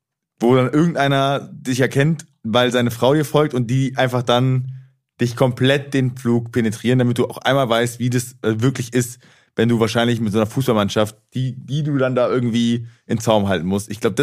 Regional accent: Cologne, North Rhine-Westphalia, Germany; ich wollte halt unbedingt ein Spiel sehen in Köln, in meiner Heimat und das Deutschlandspiel halt auch so.

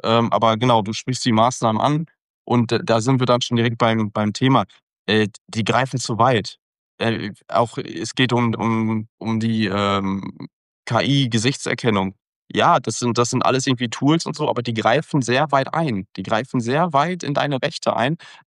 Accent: Dortmund, North Rhine-Westphalia, Germany; Ich bin in Dortmund aufgewachsen, groß geworden, wohne jetzt seit mehreren Jahren auch in der Innenstadt, also Kreuzviertel und drumherum.

